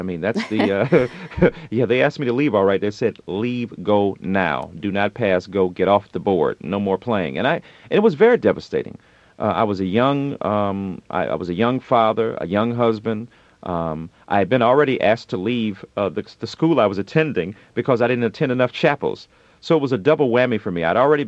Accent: Detroit, Michigan, United States; I grew up in Detroit during the 60s and 70s when Motown was reigning.

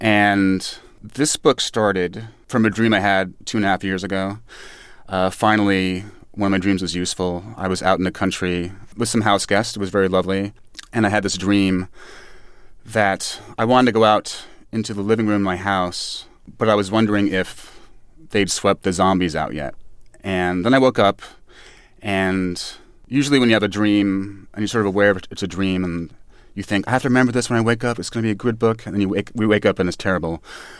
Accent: Manhattan, New York, United States; It was a great time. I mean, that was my introduction to chicken on skewers, finger food.

